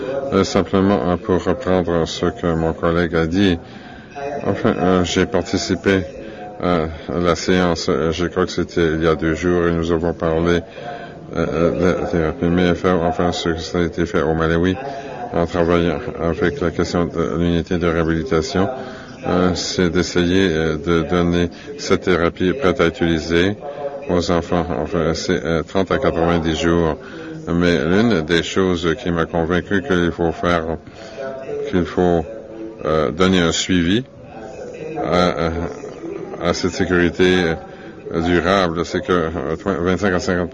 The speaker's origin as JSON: {"language": "French", "country": "Eswatini", "tie": "born or raised there", "said": "Je suis Swazi. Je suis né au Swaziland. J'habite au Swaziland."}